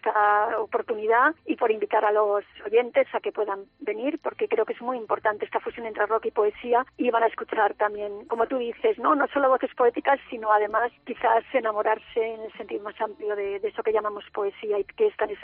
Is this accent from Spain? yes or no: yes; Madrid, Community of Madrid, Spain; yo misma, que también, bueno, pues soy de Madrid.